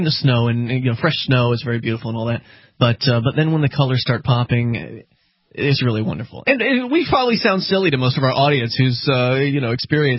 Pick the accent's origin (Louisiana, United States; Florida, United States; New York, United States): Florida, United States; born there; But I was born in Florida, and I was a little scared. I was a little intimidated because I never really experienced winter before, like a real winter.